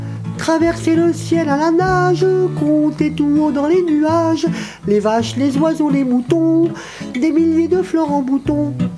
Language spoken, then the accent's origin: French; Normandy, France; Ah ouais, chez nous en Normandie, c'est le bordel.